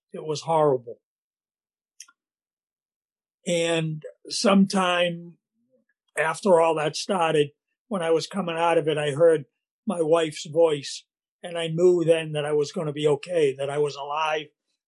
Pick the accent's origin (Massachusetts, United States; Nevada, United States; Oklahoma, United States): Massachusetts, United States; Salem; accent: Boston; I was born in Salem, Massachusetts. I was brought up there in Salem. Some of you may have heard of Salem as the witch city, but that's where I was born and brought up. And I lived there until I went into the service at 18 years old.